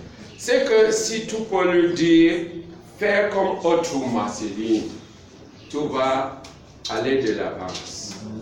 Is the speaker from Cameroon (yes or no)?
yes; Bafoussam, West, Cameroon; Moi, je viens de Bafoussa.